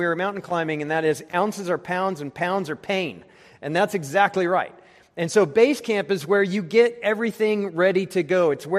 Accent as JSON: {"language": "English", "town": "Colorado Springs", "region": "Colorado", "country": "United States", "lives_now": "Houston, United States", "said": "now I live in Houston. I'm originally from Colorado, Colorado Springs."}